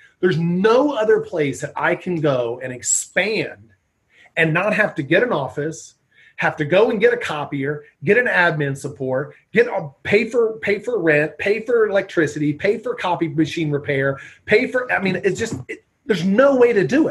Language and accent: English; Indiana, United States; I'm from Indiana, right? My nephew is back in Indiana, killing it right now.